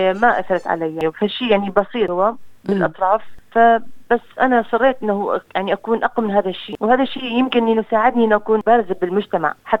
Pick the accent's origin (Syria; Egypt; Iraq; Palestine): Iraq; now in Sydney, Australia; من أصول عراقية، نشأت في العراق نصف عمرها والنص الثاني حاليا أنا في أستراليا في سيدني. طفولتي بصراحة نشأتها بالعراق